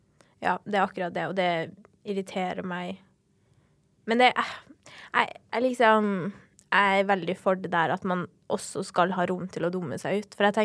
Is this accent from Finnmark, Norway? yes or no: yes; Alta, Finnmark, Norway; moved away; hvor jeg kommer fra I Alta, og så jeg sånn, men jeg flyttet jo fra Alta, fordi jeg hater å gå på tur, sånn, og derfor jeg bor her.